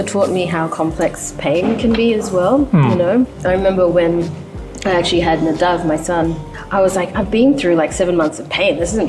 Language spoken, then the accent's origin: English; Papua New Guinea; Things, people of color, but also more specifically as a Papua New Guinean who was so surprised that not many people know much in this country about their closest neighbor.